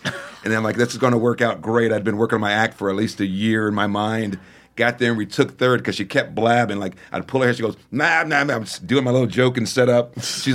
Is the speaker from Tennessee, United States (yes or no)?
yes; Memphis, Tennessee, United States; And you're growing up in the South, you don't want to hear any gospel.